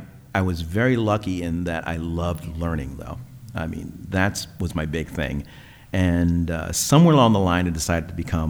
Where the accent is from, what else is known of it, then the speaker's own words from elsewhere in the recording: Stamford, Connecticut, United States; Well, I grew up on the West Side, and the West Side was economically more depressed than other areas of Stamford.